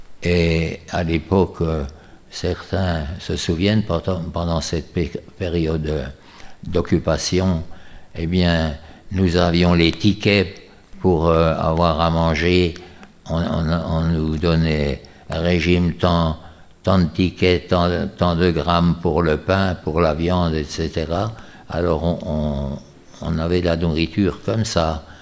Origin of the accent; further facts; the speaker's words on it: Hérimoncourt, Bourgogne-Franche-Comté, France; en pleine nuit, on a entendu les sirènes, on a filé dans les bois au-dessus de chez nous, à Hérimoncourt, pour se mettre à l'abri